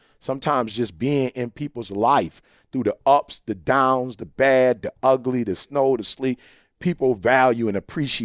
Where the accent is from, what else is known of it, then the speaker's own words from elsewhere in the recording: Chicago, Illinois, United States; We're originally from Chicago.